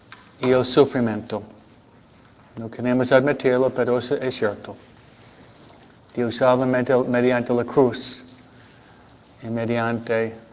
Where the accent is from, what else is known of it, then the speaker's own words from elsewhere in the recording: Detroit, Michigan, United States; born there; also born or lived in New Jersey; Que yo nací en Michigan, no Michoacán. Okay? No nací en San Pedro Caro, sino en Detroit. Okay? No nací en un auto, nací en un hospital.